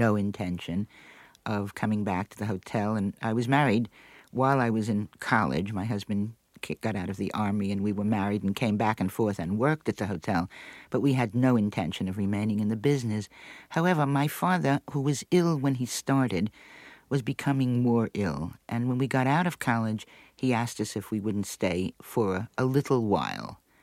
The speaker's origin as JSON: {"language": "English", "region": "New York", "country": "United States", "tie": "born or raised there", "said": "Well, when I was growing up, I think that we had an absolutely marvelous time at the hotel."}